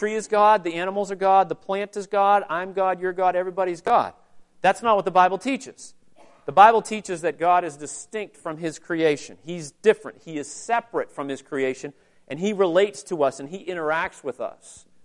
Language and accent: English; United States; hop on Route 90, and go to the West Coast, and no one can stop me because I'm American, right?